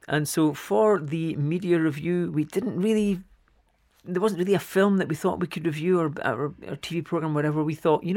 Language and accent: English; Scotland, United Kingdom; We definitely said, yeah, we're going to be really Christmassy and cheery and upbeat, but we are Scottish.